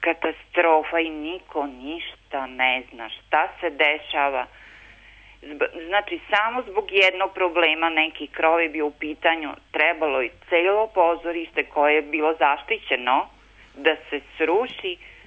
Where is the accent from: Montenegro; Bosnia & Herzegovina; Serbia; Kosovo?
Serbia; Subotica, Vojvodina; Kod nas u Subotici jedino je pozorište koje imamo